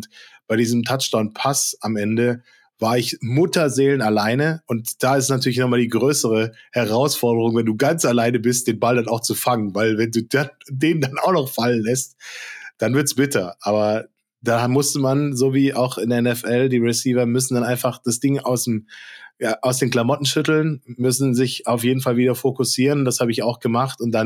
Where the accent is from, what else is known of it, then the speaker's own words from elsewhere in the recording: Hesse, Germany; Ich komme ja aus der Ecke da im Umland, also im nördlichen Teil von Frankfurt